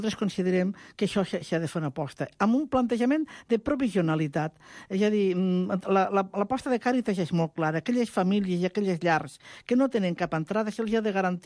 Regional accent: Tarragona, Catalonia, Spain; jo que provinc de Tarragona, Sant Fructuós

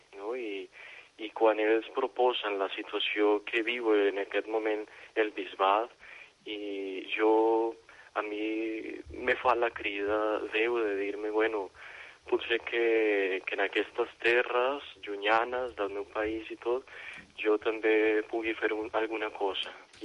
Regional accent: Colombia; Catalan is a second language; now in Spain; Jo soc colombià.

